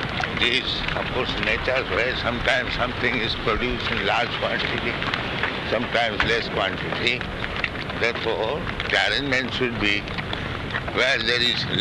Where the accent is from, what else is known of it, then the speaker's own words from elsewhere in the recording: India; Who says India is starving? You are saying. I am Indian, I don't say.